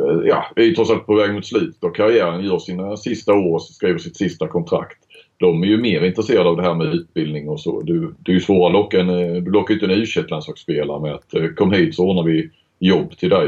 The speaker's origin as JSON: {"language": "Swedish", "region": "Skåne", "country": "Sweden", "said": "jag har jobbat i Stockholm i 14 år så jag vet vad jag pratar om. Men vad fan, det hör man, jag är ju skåning."}